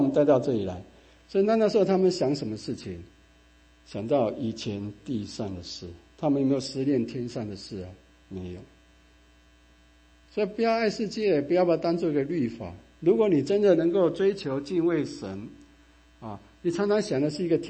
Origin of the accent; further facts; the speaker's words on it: China; 就是我们中国人讲，就是虎死什么，留皮；人死什么，留名嘛。